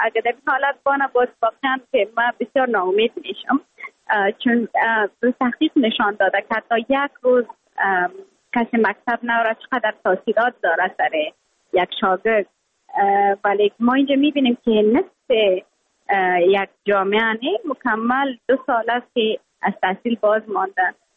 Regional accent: Afghanistan; یگانه چیزی که من از افغانستانم رای خود وعده کرده بودم، برآمده بودم، به می وعده برآمده بودم که من دوباره از خود یک چیز ساخته پس میایم افغانستان.

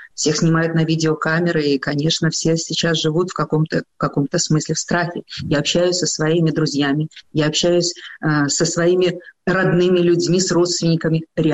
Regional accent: Belarus; born there; Я родилась в Беларуси. Я родилась вообще в Советском Союзе.

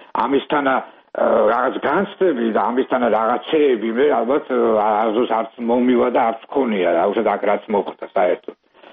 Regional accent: Tsinandali, Kakheti, Georgia; now in Freiburg, Germany; მე ბავშვობა წელი კახეთში მაგ გატარებული, სადაც ჩემი იყო წინანდლი, სადაც ჩემი ბავშვობა წინანდალში მაგ გატარებული

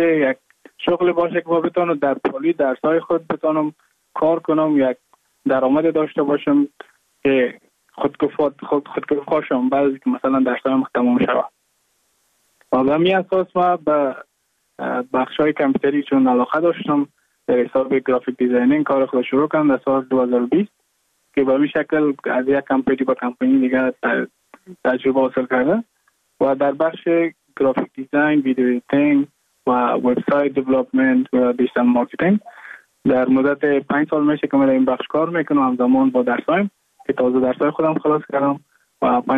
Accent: Mazar-i-Sharif, Balkh, Afghanistan; now in Goa, India; از مزار شریف هستم، از قریه شیرآباد که از قریه درفتاده مزار شریف بخش میباشم. ما در سال 2019 ماه جون به هندوستان آمدم

